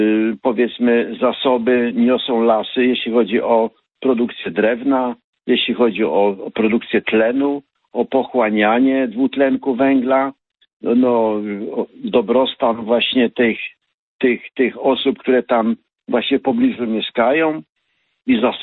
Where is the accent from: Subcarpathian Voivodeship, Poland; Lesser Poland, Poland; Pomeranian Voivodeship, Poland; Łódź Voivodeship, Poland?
Pomeranian Voivodeship, Poland; bardzo jesteśmy zaniepokojeni jako Kaszubi, mający tutaj tą instalacją